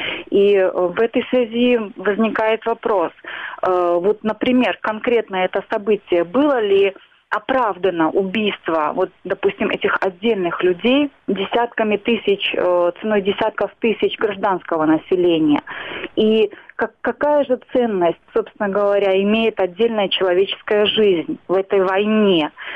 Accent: Belarus; для меня, как для историка и как для уроженки Беларуси

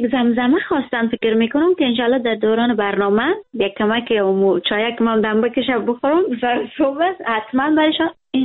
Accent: Herat, Afghanistan; now in Europe; من افغان هستم و کل افغانستان دوست دارم. خب من از هرات هستم. از کجای هرات خب میمانیم؟ من از هرات هستم، اونتا برای من چرق نمی کنه. کل افغانستان برای من جای من است، زادگاه من است

